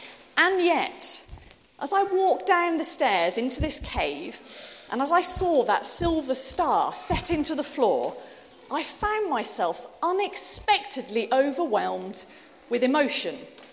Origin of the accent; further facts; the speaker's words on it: England, United Kingdom; because I'm terribly English and repressed and not very demonstrative.